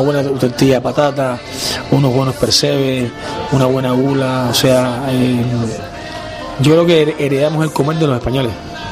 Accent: Cuba; soy cubano, amo mi comida cubana

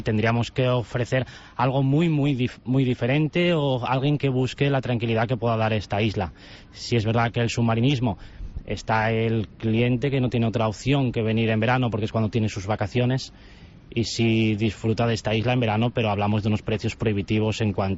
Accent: Asturias, Spain; y desde Asturias, que soy asturiano, a Tenerife

